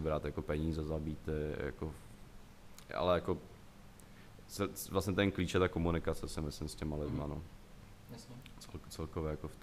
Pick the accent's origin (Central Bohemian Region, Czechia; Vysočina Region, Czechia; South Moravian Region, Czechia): Central Bohemian Region, Czechia; Kladno; also born or lived in Prague; já jsem se narodil v Praze. Půlku života jsem vyrůstal na Kladně, druhou půlku života jsem jako na vesnici vedle Kladna bydlel s rodičema a teďka druhým rokem bydlím v Praze.